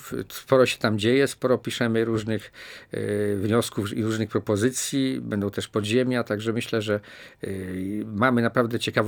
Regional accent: Przemyśl, Subcarpathian Voivodeship, Poland; Ja wychowałem się w Parku Lubomirskim, który wtedy był parkiem zamkniętym.

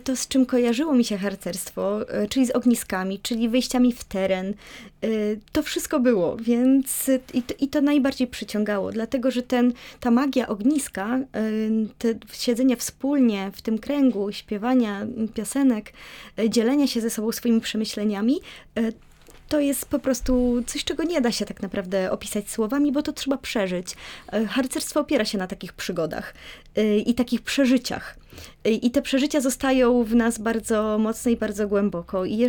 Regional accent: Jarosław, Subcarpathian Voivodeship, Poland; Czy ja pochodzę z Jarosławia, no więc właśnie.

